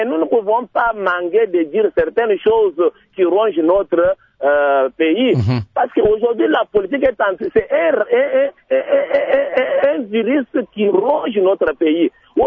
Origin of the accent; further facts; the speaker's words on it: DR Congo; je suis Congolais. C'est que je peux mourir pour mon pays.